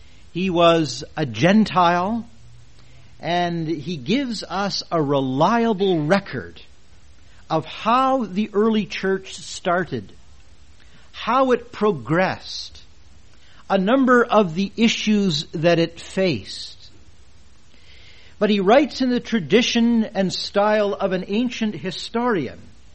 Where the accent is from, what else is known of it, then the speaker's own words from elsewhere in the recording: Canada; It was somewhat different than what I was used to growing up in Canada.